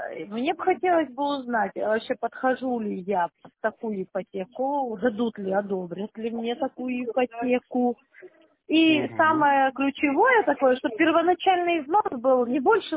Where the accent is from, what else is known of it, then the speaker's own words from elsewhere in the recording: Sochi, Krasnodar Krai, Russia; born there; Я родилась в Лазаревском районе, вышла замуж в Адлер